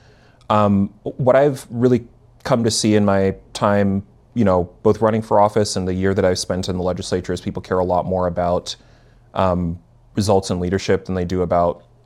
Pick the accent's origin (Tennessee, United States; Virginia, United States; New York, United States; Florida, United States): New York, United States; New York City; born there; I was born in New York City.